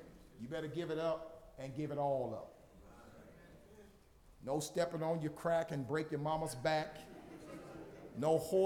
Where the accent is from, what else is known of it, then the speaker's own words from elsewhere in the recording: Illinois, United States; Right here in Virginia. Where are you from? Ohio. And I'm from Illinois.